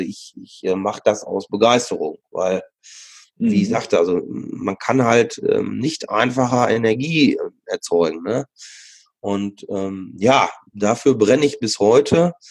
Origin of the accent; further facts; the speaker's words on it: North Rhine-Westphalia, Germany; ich bin im Sauerland auch groß geworden, hatte auch dort eine sehr schöne Kindheit